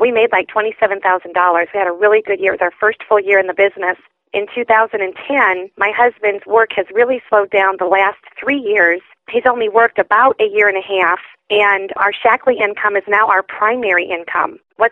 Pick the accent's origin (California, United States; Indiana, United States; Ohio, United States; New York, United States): Indiana, United States; Wheatfield; We live in a farming community, so I've been born and raised in Wheatfield, Indiana.